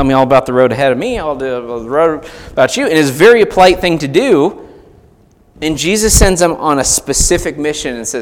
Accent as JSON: {"language": "English", "region": "Iowa", "country": "United States", "said": "Now, I like football. I'm from Iowa."}